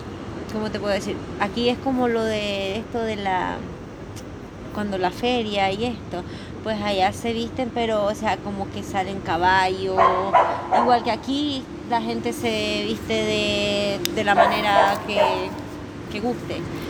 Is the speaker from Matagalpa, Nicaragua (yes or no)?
yes; Matagalpa, Nicaragua; moved away as an adult; soy de Nicaragua, tengo 24 años. Pues hace 3 años, bueno, voy a cumplir 3 años que he llegado.